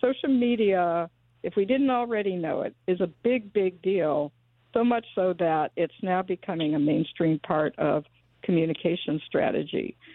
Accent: California, United States; I am from California. What can I say? I'm the only one who wears flip-flops in Northampton.

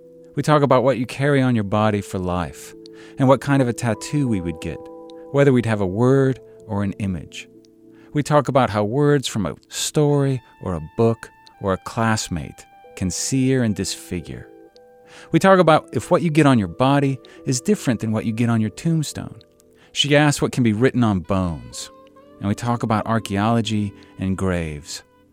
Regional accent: North Carolina, United States; And growing up near Old Salem and growing up in the South, we come into this life with all of this history and legacy behind us.

